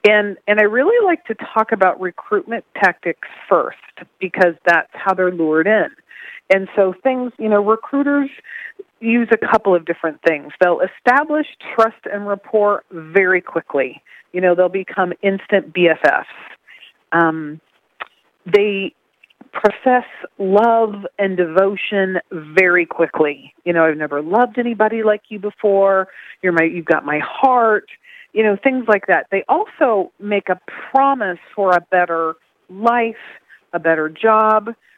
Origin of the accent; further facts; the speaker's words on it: Florida, United States; And in my home state, Florida, we have the third highest number of calls to the National Trafficking Hotline.